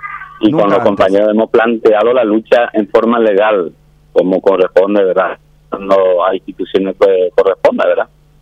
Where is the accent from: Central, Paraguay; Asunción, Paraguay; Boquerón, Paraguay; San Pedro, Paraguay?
San Pedro, Paraguay; Capiibary; Yo soy de, en este caso, San Pedro.